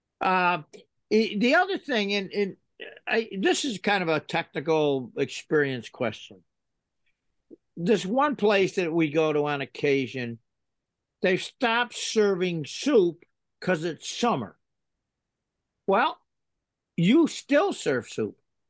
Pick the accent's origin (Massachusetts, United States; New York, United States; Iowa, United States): Massachusetts, United States; Boston; I'm a Irish kid that grew up in the North End.